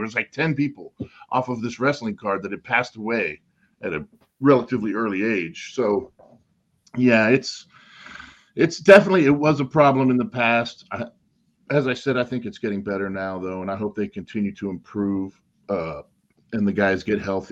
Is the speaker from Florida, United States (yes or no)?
yes; Miami, Florida, United States; I grew up in Miami, Florida, most of my life